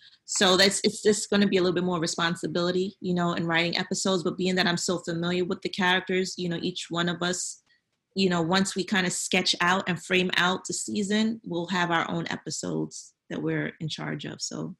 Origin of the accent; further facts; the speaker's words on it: Brooklyn, New York, United States; I'm like, I'm from Brooklyn. I'm not scared.